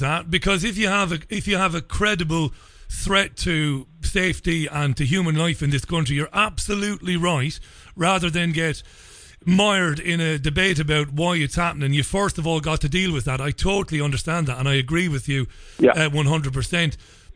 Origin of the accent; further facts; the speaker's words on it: Ireland; I'm an Irishman. And I remember when the IRA were causing chaos here in this country.